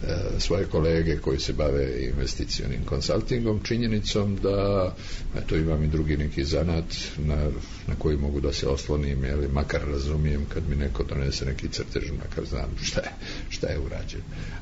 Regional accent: Sarajevo, Federation of Bosnia and Herzegovina, Bosnia & Herzegovina; born there; Ja sam rođen u Sarajevo 46. godine, jeli?

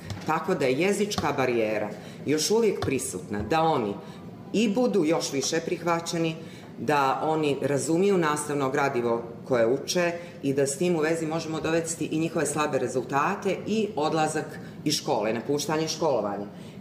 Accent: Berane, Berane Municipality, Montenegro; učiteljica, dolazim iz Berana, iz Crne Gore.

